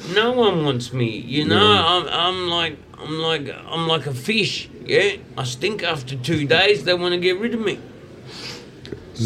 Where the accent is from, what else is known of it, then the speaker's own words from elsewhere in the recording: Brisbane, Queensland, Australia; I grew up in Brisbane, Queensland